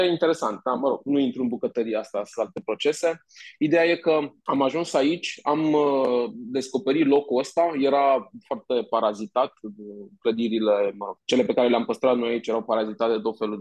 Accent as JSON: {"language": "Romanian", "town": "Cluj-Napoca", "region": "Cluj County", "country": "Romania", "said": "Până la urmă, noi suntem din Cluj, am ajuns absolut aleatoriu în Hunedoara cumva"}